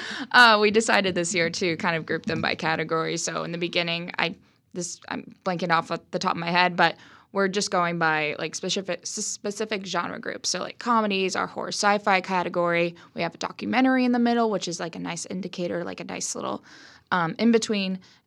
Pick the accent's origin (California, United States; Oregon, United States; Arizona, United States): Oregon, United States; Sherwood; So I grew up in the Portland area. I grew up in Sherwood, a tiny little town known for the Robin Hood Festival every single summer.